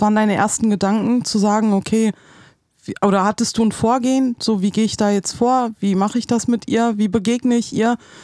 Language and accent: German; Wolfsburg, Lower Saxony, Germany; ich komme aus Wolfsburg